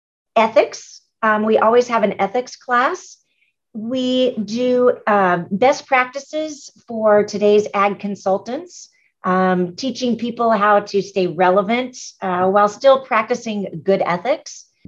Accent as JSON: {"language": "English", "region": "California", "country": "United States", "said": "I'm personally from California, so Oklahoma ag is a lot different than California ag."}